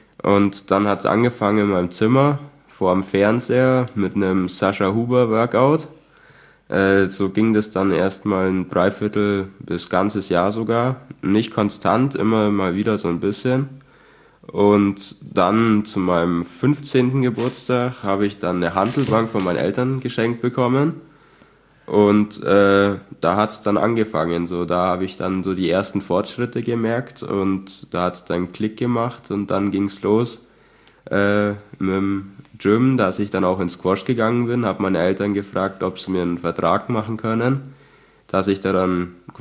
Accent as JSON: {"language": "German", "town": "Lorenzreuth", "region": "Bavaria", "country": "Germany", "said": "Ich komme auch aus Mack, genauer gesagt aus Lorenzreuth"}